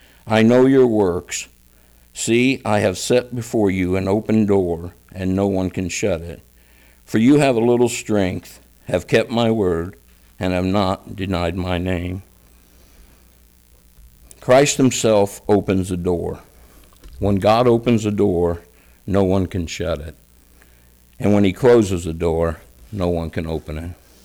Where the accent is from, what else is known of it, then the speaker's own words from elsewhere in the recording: Shelbyville, Indiana, United States; when I told her I was from Shelbyville, she said, "I didn't know that little church was still open."